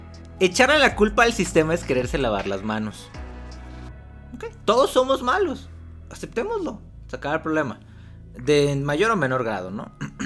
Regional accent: Mexico; que somos los mexicanos

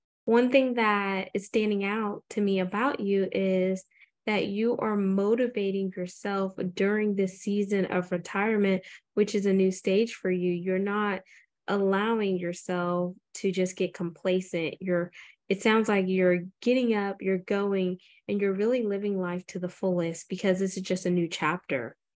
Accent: United States; born there; And I was born in America, unlike my brothers.

